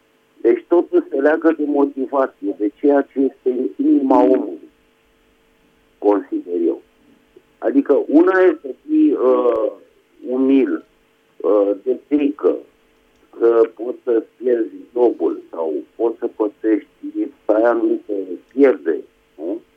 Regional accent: Bucharest, Romania; din București.

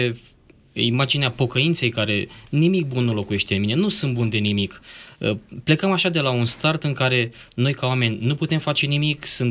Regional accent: Romania; Noi ca români avem aceasta în sânge cumva

